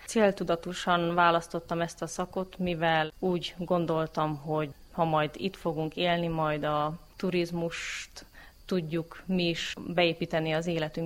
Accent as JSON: {"language": "Hungarian", "town": "Csátalja", "region": "Bács-Kiskun", "country": "Hungary", "moved": "as an adult", "said": "Faluról származom, egészen konkrétan Baja környékéről, Csátaljáról. Ez egy kicsi falu"}